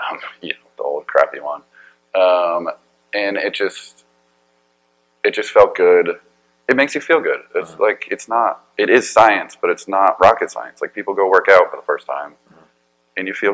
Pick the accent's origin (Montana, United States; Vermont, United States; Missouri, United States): Vermont, United States; But I grew up in Vermont, and Oxycontin was really big there.